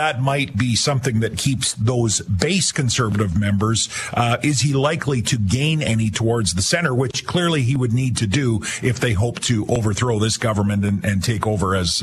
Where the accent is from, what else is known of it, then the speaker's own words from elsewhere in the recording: Abernethy, Scotland, United Kingdom; Growing up in Abernethy, we would have every year a Christmas concert at the hall, the Memorial Hall in Abernethy